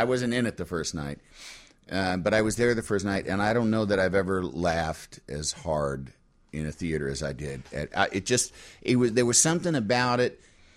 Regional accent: Yorkville, Illinois, United States; I grew up in Yorkville, out on the East-West Tollway, and started at U of I.

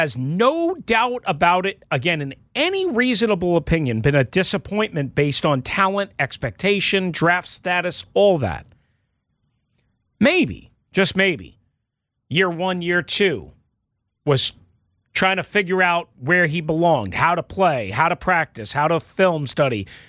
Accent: Washington, District of Columbia, United States; By saying, I grew up in Northeast D.C., I'm a real Skins fan

